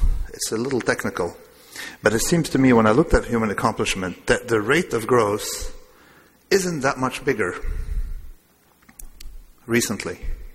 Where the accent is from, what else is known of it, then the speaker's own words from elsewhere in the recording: Lebanon; I'm from Lebanon, but I'm Greek Orthodox from Lebanon, and we've been living there forever.